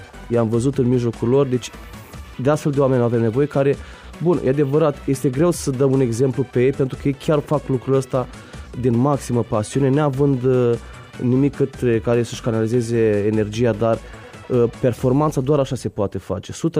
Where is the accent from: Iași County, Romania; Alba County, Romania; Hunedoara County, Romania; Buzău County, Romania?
Iași County, Romania; Iași; Sunt un fan al Stelei, dar sunt un ieșean mântru zilele astea